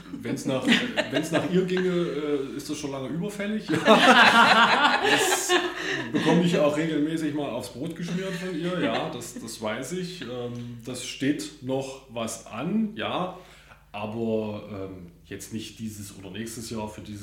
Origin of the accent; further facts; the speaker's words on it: Bad Langensalza, Thuringia, Germany; da Bad Langensalza meine Heimatstadt ist, Geburtsstadt